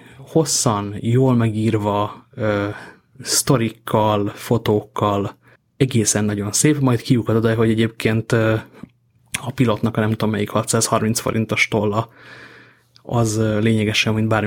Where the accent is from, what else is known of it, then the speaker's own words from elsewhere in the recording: Miskolc, Borsod-Abaúj-Zemplén, Hungary; jártam otthon Miskolcon a családnál